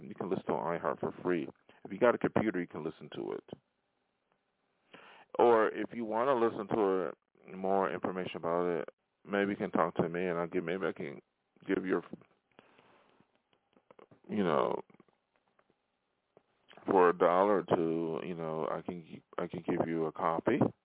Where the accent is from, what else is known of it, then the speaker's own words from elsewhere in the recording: Buffalo, New York, United States; now in Hollywood, United States; he came from my hometown, he made it out here, okay.